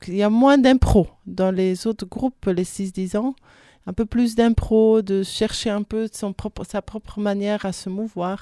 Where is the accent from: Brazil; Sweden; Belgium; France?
Belgium; Oui, je viens de la Belgique.